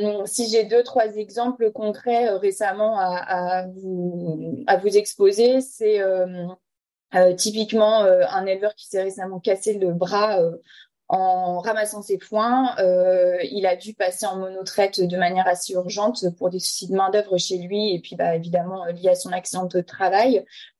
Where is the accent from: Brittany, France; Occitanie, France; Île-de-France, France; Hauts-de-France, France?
Brittany, France; donc je suis bretonne, j'ai 30 ans